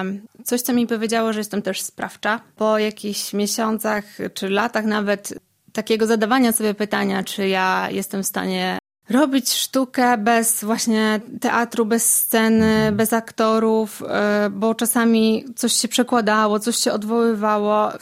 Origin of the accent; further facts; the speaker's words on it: Mielec, Subcarpathian Voivodeship, Poland; Ja pochodzę z Mielca, mieszkam czasami w Tuszymie, czasami w Rzeszowie